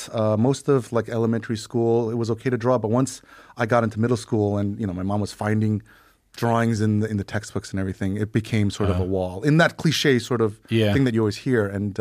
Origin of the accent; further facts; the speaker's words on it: Bronx, New York, United States; born there; I was born in the Bronx and blah, blah, blah.